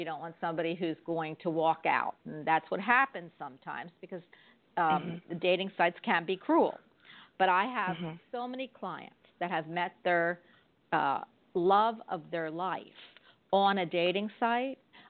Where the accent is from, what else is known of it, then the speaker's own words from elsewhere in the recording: Florida, United States; I am traveling back home, back to my home state of Florida after 3 weeks of being in a beautiful castle and some hotel rooms.